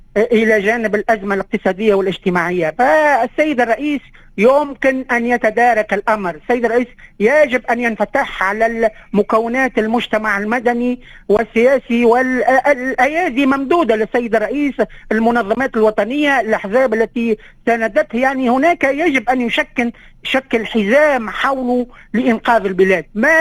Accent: Tunisia; نحن حتى كتونسيين نلاحظ أن هناك انسداد آفاق،

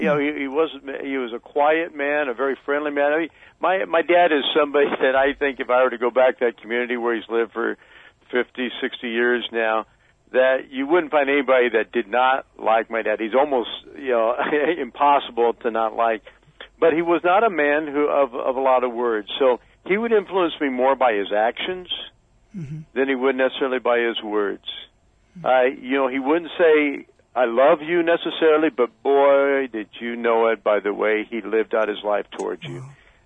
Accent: Nebraska, United States; I grew up in Nebraska, Danny. I grew up in Omaha. Actually, it was a suburb, a small town outside of Omaha. And my parents still live there.

